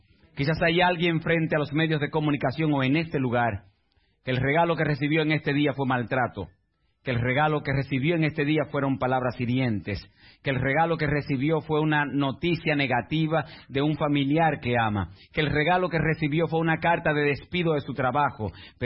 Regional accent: Santiago, Dominican Republic; born there; barrio más peligroso de Santiago. Se llama el Ensanche Bermúdez. Cuando la gente escucha la palabra, yo nací en el Ensanche Bermúdez

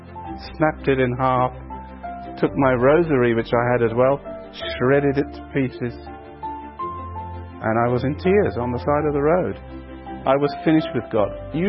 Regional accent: England, United Kingdom; born there; I was born in England to Catholic parents.

